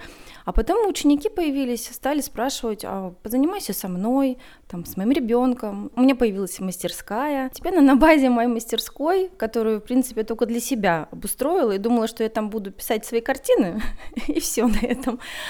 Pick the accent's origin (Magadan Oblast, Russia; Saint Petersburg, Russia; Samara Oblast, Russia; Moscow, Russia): Magadan Oblast, Russia; also born or lived in Tver; Я родилась в Твери. Начнем с этого, что я здесь родилась, в 4-м роддоме. И в месяц меня родители привезли в Магаданскую область.